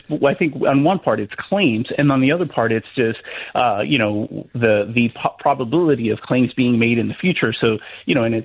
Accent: Miami, Florida, United States; I'm from Miami

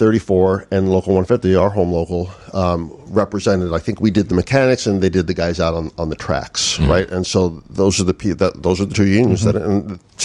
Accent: New York, United States; I'm from New York

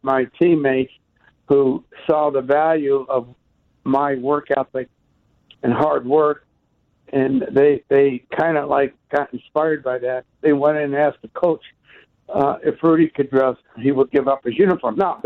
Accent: Chicago, Illinois, United States; Where are you? I'm from the Chicago area.

